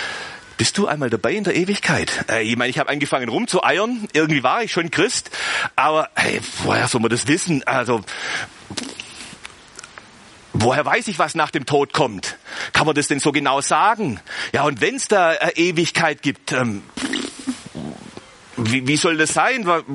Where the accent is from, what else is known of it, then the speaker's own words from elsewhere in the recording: Germany; Ey, sind wir Deutsche gelegentlich kompliziert